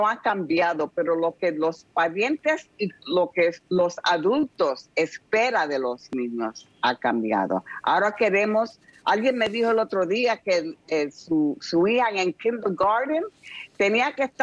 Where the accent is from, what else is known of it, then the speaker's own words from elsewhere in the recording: New York, United States; Yo me crié en el South Bronx y veía mucha televisión toda mi vida